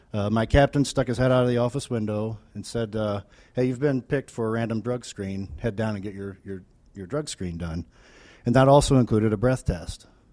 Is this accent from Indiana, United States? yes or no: yes; Vincennes, Indiana, United States; now in Indianapolis, United States; I grew up in Vincennes, Indiana. Has anybody here been to Vincennes by chance? A few people? Good. So, you know, that's small town USA.